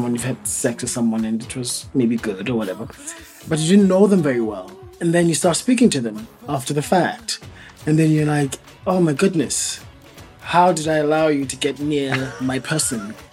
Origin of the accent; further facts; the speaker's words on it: South Africa; I mean, especially as a South African, my entire existence has been politicized.